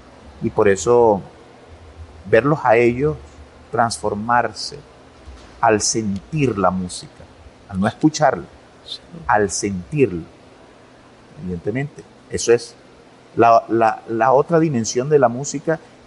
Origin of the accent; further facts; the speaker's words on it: Barquisimeto, Lara, Venezuela; Yo crecí en Barquisimeto, donde nació el programa de Manos Blancas